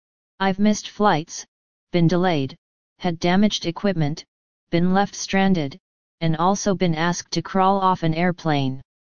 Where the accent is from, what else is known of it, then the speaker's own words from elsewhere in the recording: United States; the first time I had been out of my home country, America.